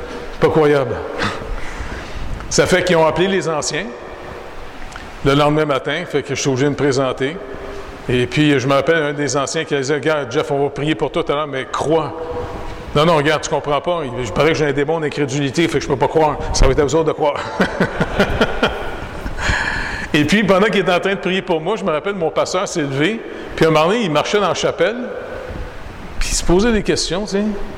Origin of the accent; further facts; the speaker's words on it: Quebec, Canada; moi, quand je retourne chez nous au Canada, je retourne à l'Hydro-Québec